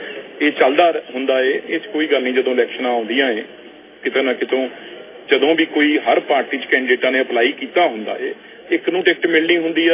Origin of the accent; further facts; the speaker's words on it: Punjab, India; ਉਹ ਸਾਡੀ ਪੰਜਾਬ ਦੇ ਨੇ, ਅਸੀਂ ਵੀ ਪੰਜਾਬ ਦੇ ਆ।